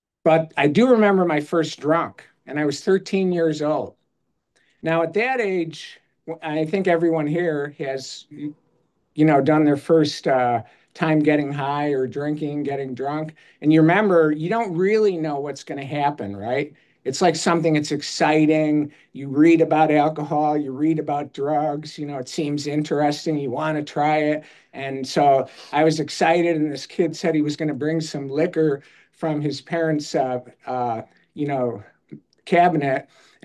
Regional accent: Chicago, Illinois, United States; I grew up in Chicago and Southside Chicago.

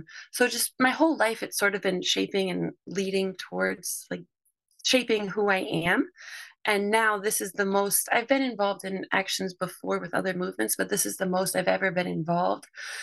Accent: Seattle, Washington, United States; also born or lived in Orlando / Spartanburg / Baltimore; now in Newark, United States; I was born in Orlando, Florida. I grew up in Seattle, Washington. I've lived in Spartanburg, South Carolina, and I've lived in near Baltimore, Maryland, and now I'm in Newark, Delaware.

